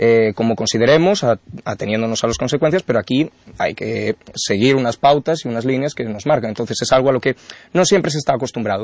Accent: A Estrada, Galicia, Spain; now in Ferrol, Spain; Yo vengo de La Estrada, un poco al sur de Santiago, y me vine bastante lejos. Me vine a posta para Ferrol.

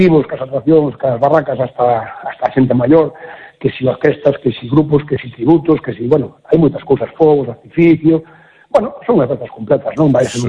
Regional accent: Galicia, Spain; forma parte do noso ser como galegos

